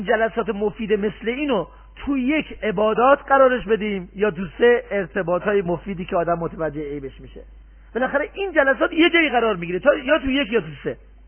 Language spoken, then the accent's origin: Persian; Tehran, Tehran Province, Iran; now in Mashhad, Iran; من از تهران که اومدم مشهد